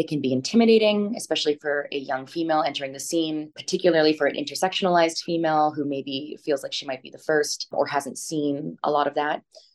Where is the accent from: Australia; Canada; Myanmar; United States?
Canada; Saskatchewan; growing up in Saskatchewan and not just in the news world, but being the only Black person in almost my entire high school.